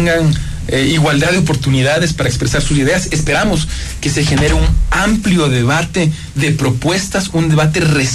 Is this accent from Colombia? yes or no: no; Ecuador; Ciudadano, como ecuatoriano, por supuesto, veo con mucha expectativa el próximo proceso electoral.